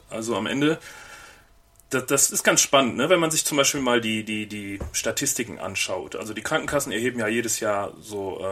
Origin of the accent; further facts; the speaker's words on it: Bonn, North Rhine-Westphalia, Germany; ich komme ursprünglich aus Bonn, das ist nicht weit von hier. Und in Bonn gibt es eine große Kirmes einmal im Jahr, Pützchensmarkt. Und ich bin aufgewachsen in der Ecke in Beul.